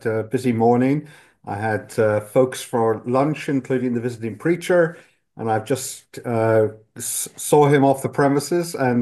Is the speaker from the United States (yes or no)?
no; Enniskillen, Northern Ireland, United Kingdom; I'm Irish, grew up in Northern Ireland in a little town called Enniskillen, which is in the northwest of Ireland, about 100 miles west of Belfast.